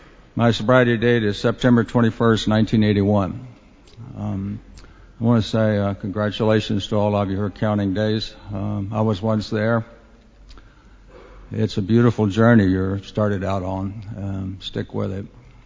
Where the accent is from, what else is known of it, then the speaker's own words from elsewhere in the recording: Virginia, United States; born there; You know, I was born in the Blue Ridge Mountains of Virginia, up at about the 3,000 foot level.